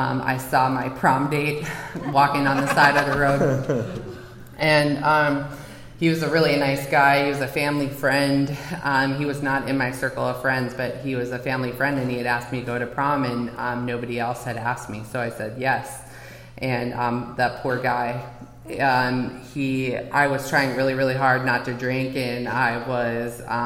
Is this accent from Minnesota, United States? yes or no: yes; Duluth, Minnesota, United States; So I grew up in Duluth, Minnesota